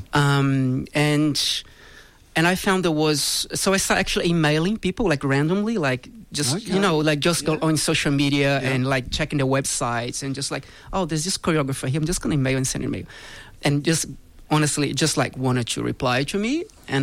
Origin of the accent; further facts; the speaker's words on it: Rio de Janeiro, Brazil; born there; English is a second language; Yeah, I was born in Brazil.